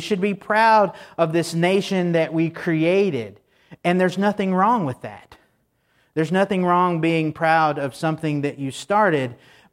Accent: Texas, United States; Growing up in Texas, there was only one thing that we liked more than the 4th of July, and that was Texas's Independence Day, but that's a Texas thing.

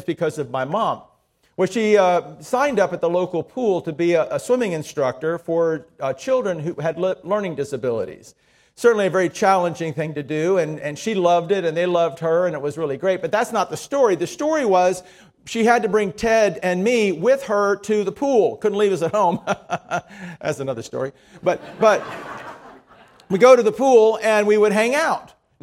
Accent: Miami, Florida, United States; When I was growing up in Miami, my mom was very interested in helping young people to learn to swim.

